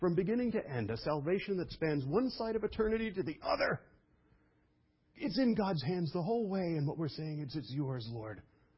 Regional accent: Brooklyn, New York, United States; It was, I was from Brooklyn, and they sent us kids off to, it was like a bunch of inner city kids off to the camp in Maine.

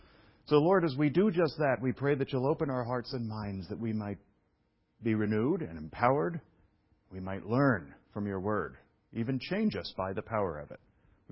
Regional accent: Brooklyn, New York, United States; I admit it, I'm from Brooklyn.

